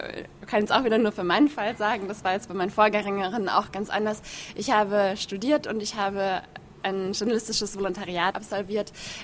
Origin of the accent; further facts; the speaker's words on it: Passau, Bavaria, Germany; ich komme aus Bayern, kann aber jetzt mir auch nicht anmaßen, dass ich Bayern repräsentiere.